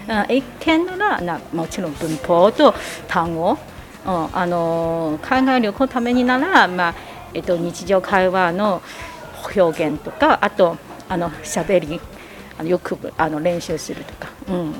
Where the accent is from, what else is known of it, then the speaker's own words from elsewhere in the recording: Beijing, China; Japanese is a second language; now in Japan; 私は北京出身だから、まあ大都市で、あのめっちゃあのインターナショナル、あの特性的な